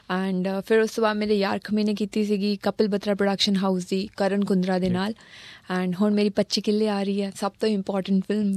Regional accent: Bagga Kalan, Punjab, India; ਮੈਂ ਇੱਕ ਬਿਲਕੁਲ ਪੇਂਡੂ ਫੈਮਲੀ ਨੂੰ ਬਿਲੋਂਗ ਕਰਦੀ ਹਾਂ, ਪਿੰਡੋਂ, ਸਾਡਾ ਪਿੰਡ ਆ ਅੰਮ੍ਰਿਤਸਰ ਦੇ ਲਾਗੇ ਬੱਗਾ ਕਲਾਂ ਪਿੰਡ ਆ, ਅਤੇ ਮੈਂ ਉੱਥੋਂ ਬਿਲੋਂਗ ਕਰਦੀ ਹਾਂ। ਸਾਡੀ ਜੱਟ ਫੈਮਲੀ 'ਚ ਬਹੁਤ ਕੰਜ਼ਰਵੇਟਿਵ ਹੁੰਦੀ ਆ

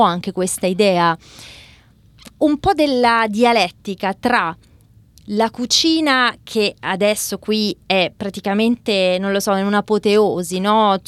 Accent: Rome, Lazio, Italy; io sono romana

